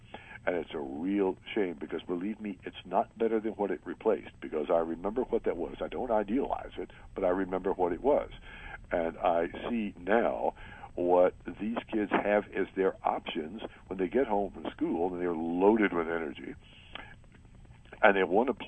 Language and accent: English; Atlanta, Georgia, United States; I grew up in Atlanta near a creek. So we had snakes back there.